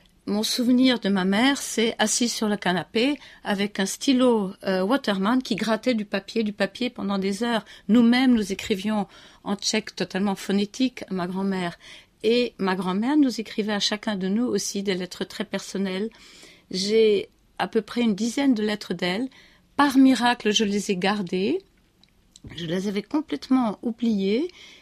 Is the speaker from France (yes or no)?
yes; France; also born or lived in Bonn / Brussels; puis très rapidement à Berlin, à Bonn, à Bruxelles, et seulement après à Paris, où nous sommes arrivés en 1960. Mais effectivement, j'ai grandi en France.